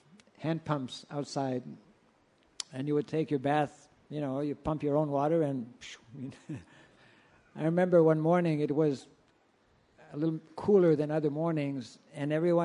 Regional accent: Ontario, Canada; So when I left the temple to go to my hometown, that was in Northern Ontario

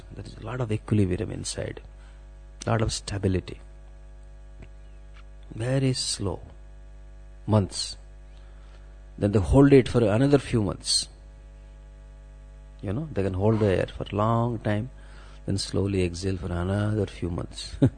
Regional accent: India; Like, I'm from India, so the tendency is there to go without ticket.

